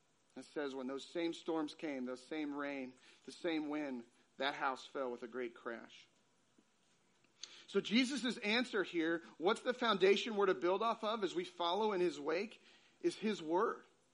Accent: Texas, United States; So I got a couple pictures from the Guadalupe River in my hometown.

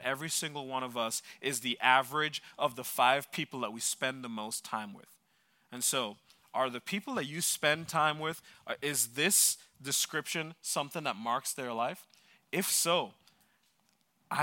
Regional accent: Jamaica; now in United States; Except for me, I'm a Jamaican citizen, or I still have a Jamaican passport.

